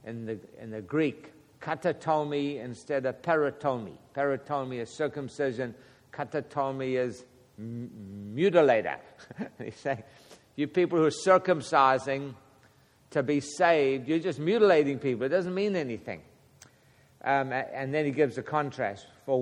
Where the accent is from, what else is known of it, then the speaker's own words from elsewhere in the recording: South Africa; that's how I was raised in South Africa. We were raised, you know, Episcopal, basic Anglican, we called it back then. I was raised Anglican